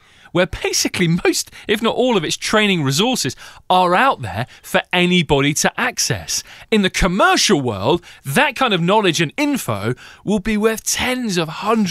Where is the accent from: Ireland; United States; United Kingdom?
United Kingdom; Loughborough, East Midlands; I'm from Loughborough, Leicestershire.